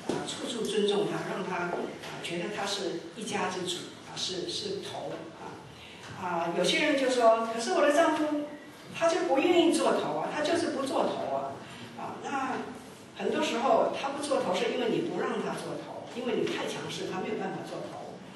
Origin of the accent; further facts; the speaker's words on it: Taiwan; 你是哪里人？”那我说我是台湾人。